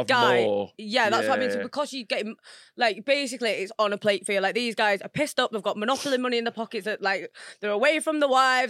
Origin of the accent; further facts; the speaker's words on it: Wakefield, Yorkshire and the Humber, United Kingdom; Depends, but as well, because like I said, I'm from Wakefield. I work in Wakefield sometimes as well